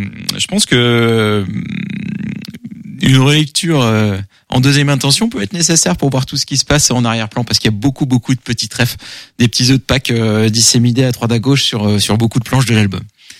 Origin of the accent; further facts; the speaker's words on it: France; et je suis français.